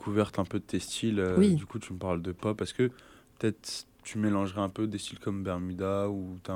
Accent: Paris, Île-de-France, France; Je suis un Parisien.

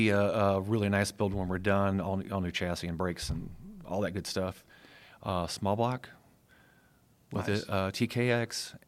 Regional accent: Michigan, United States; Well, growing up in Michigan, there was a lot of GM plants there.

